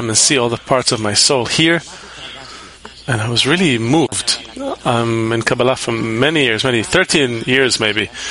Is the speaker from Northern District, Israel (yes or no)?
yes; Karmiel, Northern District, Israel; I'm from Carmiel. How could I get to know her if I'm from Carmiel?